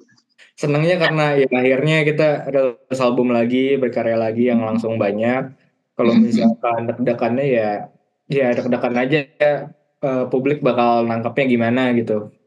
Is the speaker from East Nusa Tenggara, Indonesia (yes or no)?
no; South Tangerang, Banten, Indonesia; gue kan aslinya Tangsel. Waktu kuliah gue netapnya di Jakarta Selatan, di rumah kakek nenek gue.